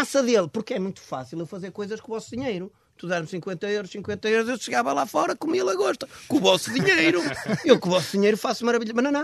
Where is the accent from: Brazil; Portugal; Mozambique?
Portugal; Braga; É natural porque eu cresci em Braga. Eu sou um homem, sou um bracarense, com sinais de um bracarense.